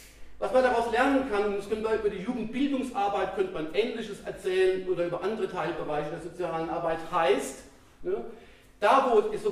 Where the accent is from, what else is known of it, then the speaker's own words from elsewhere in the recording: West Germany, Germany; ich bin ein echter Wessi, ich bin sogar ein linksrheinischer Wessi, also ein paar Franzose.